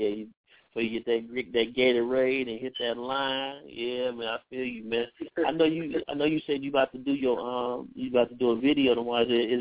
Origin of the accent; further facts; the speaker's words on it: Chicago, Illinois, United States; I'm from Chicago, man. We all from the North Pole, man, North Side.